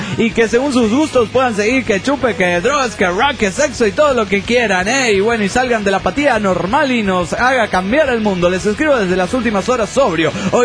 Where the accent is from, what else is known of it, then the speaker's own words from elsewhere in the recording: Sucre, Chuquisaca, Bolivia; de Sucre, Bolivia.